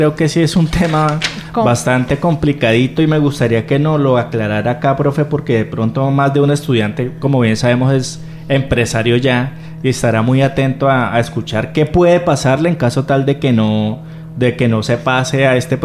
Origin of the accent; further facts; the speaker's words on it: Colombia; como buenos colombianos dejamos casi que todo para lo último.